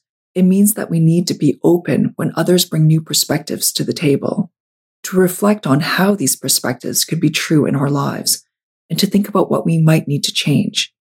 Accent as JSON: {"language": "English", "country": "Canada", "said": "I haven't had a lot of personal experience with opportunities being withheld from me due to me being Chinese Canadian"}